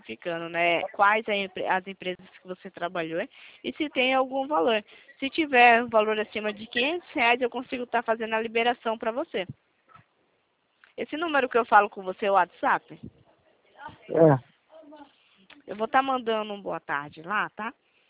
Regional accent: São Paulo, Brazil; Eu sou de São Paulo.

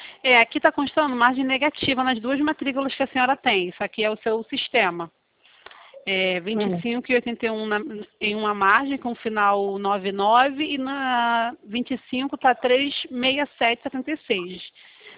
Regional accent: Rio de Janeiro, Brazil; eu sou aqui de Campo Grande

